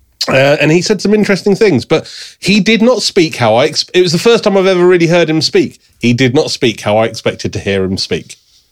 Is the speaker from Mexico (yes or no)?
no; England, United Kingdom; I'm English.